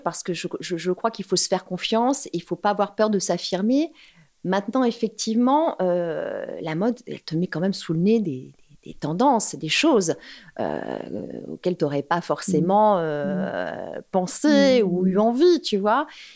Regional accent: Paris, Île-de-France, France; Alors maintenant, je le fais plus parce que j'ai envie d'être confortable et je suis une Parisienne, donc je cours beaucoup.

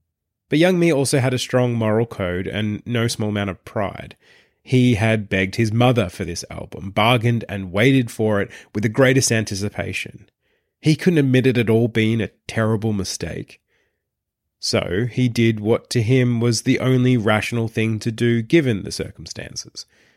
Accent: Traralgon, Victoria, Australia; A now all but non-existent music and DVD chain called Sanity in my hometown of Traralgon.

